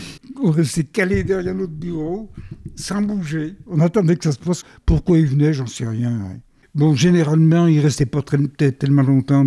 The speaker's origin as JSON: {"language": "French", "town": "Cerdon", "region": "Auvergne-Rhône-Alpes", "country": "France", "tie": "born there", "said": "Je suis né bien sûr à Cerdon. Je suis né en 1936."}